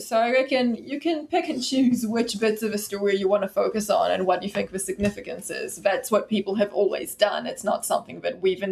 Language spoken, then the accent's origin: English; Israel; Like I grew up with a particularly Zionist interpretation of Jewish traditions because I grew up in Israel.